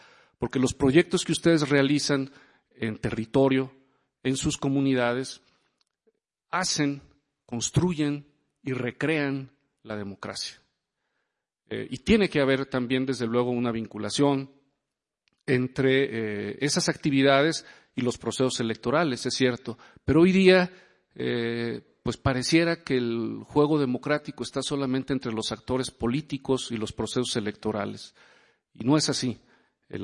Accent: San Luis Potosí, Mexico; aquí veo algunas caras conocidas, allá de mi terruño de San Luis Potosí

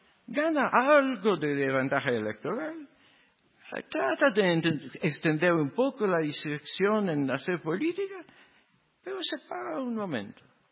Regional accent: Venezuela; born there; Venezuela, mi país natal

